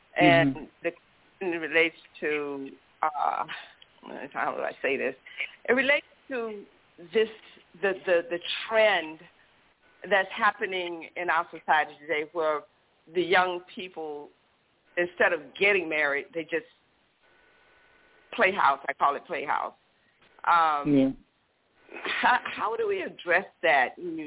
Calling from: Miami, Florida, United States; from Miami.

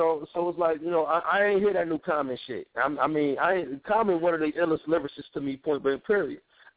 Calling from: New Jersey, United States; I'm calling from South Jersey, baby girl.

